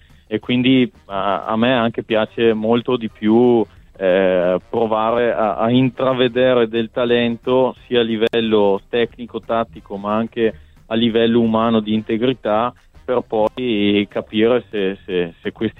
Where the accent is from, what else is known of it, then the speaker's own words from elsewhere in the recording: Vicenza, Veneto, Italy; Io comunque sono vicentino, essendo vicentino sono tifoso del Vicenza, come gran parte degli abitanti di Vicenza e provincia.